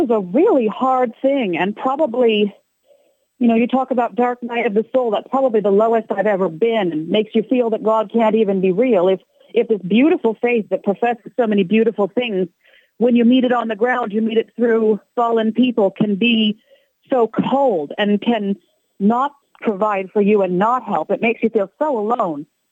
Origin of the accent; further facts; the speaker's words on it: Columbus, United States; Well, I grew up in Columbus, raised Catholic.